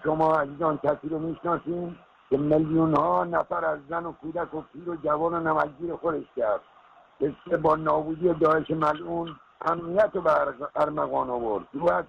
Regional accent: Dorud, Lorestan, Iran; خودم هم بختیاری هستم، از درود لرستان

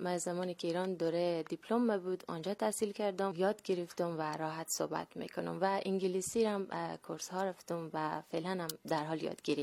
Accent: Afghanistan; first language Dari; زبان مادری ما دری هست و دری صحبت میکنم.

